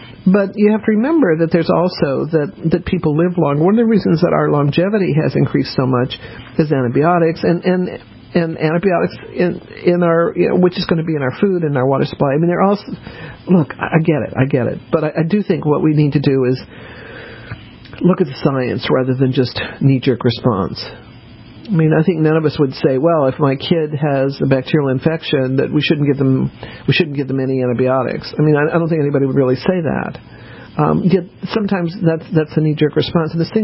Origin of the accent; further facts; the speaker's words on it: Colorado, United States; I grew up in Colorado